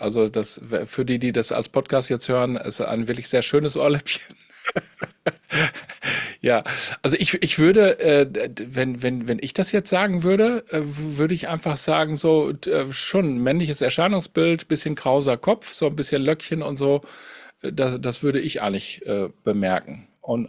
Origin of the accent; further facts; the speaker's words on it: Münster, North Rhine-Westphalia, Germany; Ich bin ja ursprünglich komme ich aus Münster und deswegen ist Fahrrad da ein Thema.